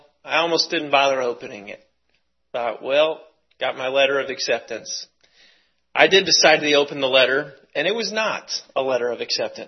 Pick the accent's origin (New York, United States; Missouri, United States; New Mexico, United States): Missouri, United States; Lee's Summit; I grew up in Lee Summit, attended Pleasant Lee Junior High School when I was 13 and 14 years old.